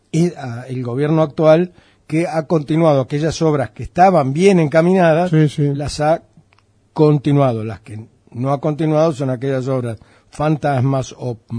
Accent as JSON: {"language": "Spanish", "country": "Argentina", "said": "lo riesgoso que somos los argentinos."}